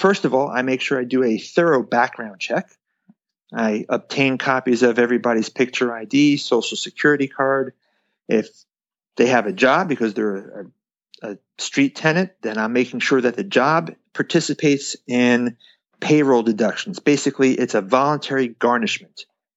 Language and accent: English; New Jersey, United States; Okay. Well, I grew up in New Jersey. I bought my first property when I was 18 and just grew it from there.